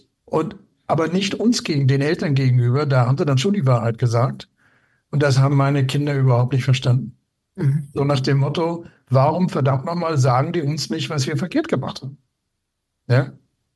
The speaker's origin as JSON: {"language": "German", "region": "Northern Germany", "country": "Germany", "said": "insbesondere als Norddeutscher"}